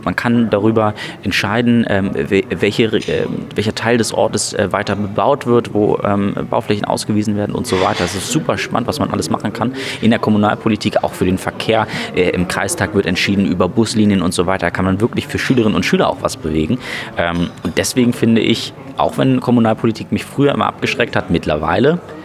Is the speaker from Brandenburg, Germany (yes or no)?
yes; Brandenburg, Germany; ich komme ja aus Potsdam-Mittelmark